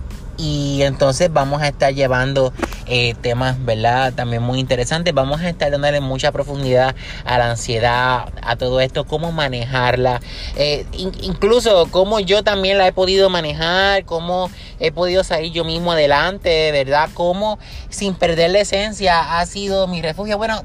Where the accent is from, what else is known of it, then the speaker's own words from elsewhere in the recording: Humacao, Puerto Rico; en una radio de mi pueblo, Humacao